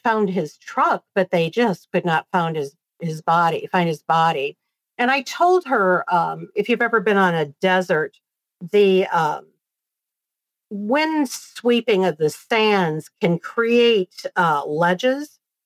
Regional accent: Clinton, Iowa, United States; some spiritualist churches in my hometown of Clinton, Iowa in the U.S.

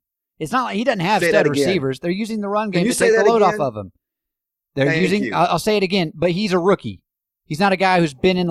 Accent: Tennessee, United States; I grew up in East Tennessee.

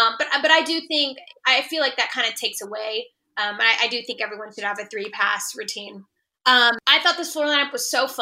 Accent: Texas, United States; considering, you know, I'm a Texan, I loved that.

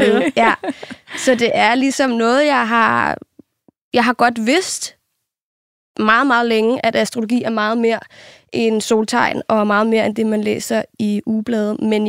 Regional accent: Copenhagen, Capital Region of Denmark, Denmark; I og med, at jeg er opvokset på Christiania, og i og med, at jeg er opvokset i kollektiv på Christiania

